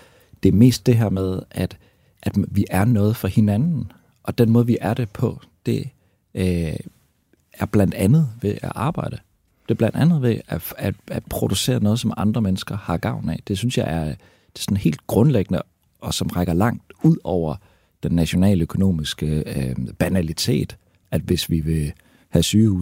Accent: Aarhus, Central Denmark Region, Denmark; Og det er i hvert fald ikke noget, jeg er vokset op med i Aarhus, det er helt sikkert.

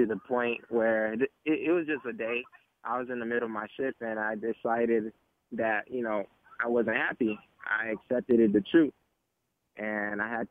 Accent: Naples, Florida, United States; also born or lived in Pompano Beach; I was actually born in Pompano Beach, Florida, but raised in Naples, Florida.

